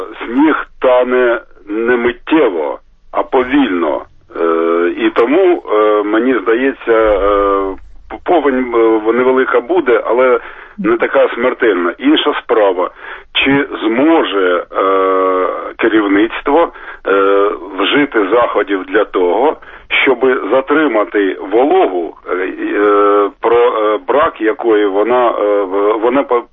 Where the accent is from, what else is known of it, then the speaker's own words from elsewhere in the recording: Kharkiv, Kharkiv Oblast, Ukraine; я з Харкова.